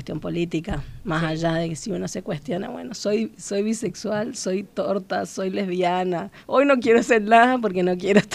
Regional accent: Chaco, Argentina; soy del Chaco y soy de este lugar que me dio tantas posibilidades.

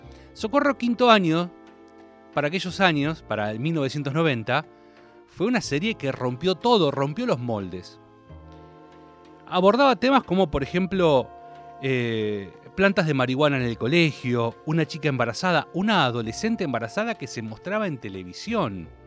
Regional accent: Bahía Blanca, Buenos Aires Province, Argentina; de mi ciudad natal, Bahía Blanca, cuando en 1990

